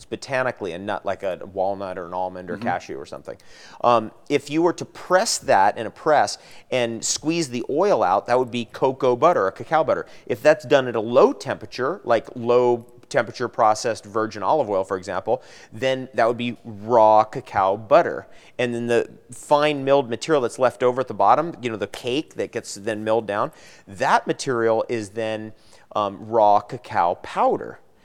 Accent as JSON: {"language": "English", "region": "New Jersey", "country": "United States", "tie": "born or raised there", "moved": "yes", "said": "I'm originally from the East Coast. My parents are medical doctors. I'm from the Jersey Shore, actually."}